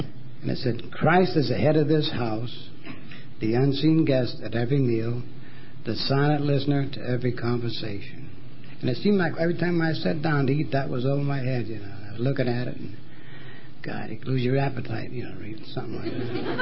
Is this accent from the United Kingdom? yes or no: yes; Scotland, United Kingdom; born there; I was born in Scotland